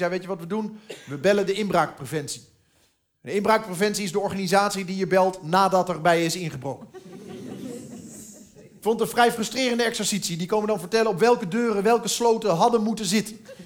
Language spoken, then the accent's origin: Dutch; Julianadorp, North Holland, Netherlands; also born or lived in larger city; Toen ik groeide op in Julianendorp, weet je.